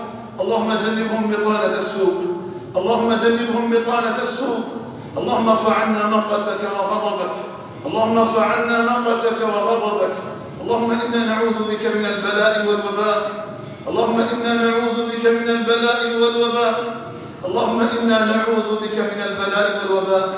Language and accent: Arabic; Algeria